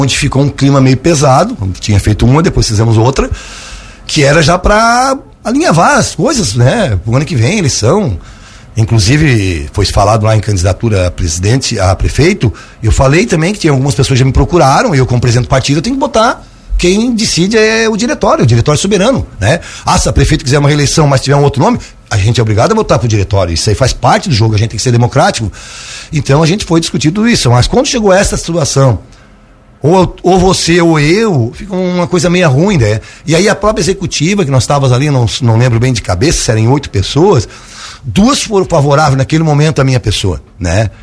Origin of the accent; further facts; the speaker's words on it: Lauro Müller, Santa Catarina, Brazil; eu nasci e me criei em Lauro Miller